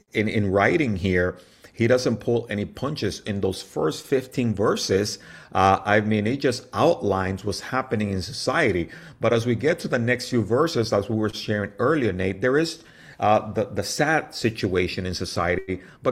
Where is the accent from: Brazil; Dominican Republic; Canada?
Dominican Republic; now in United States; I immigrated here back in 1976 from the Dominican Republic.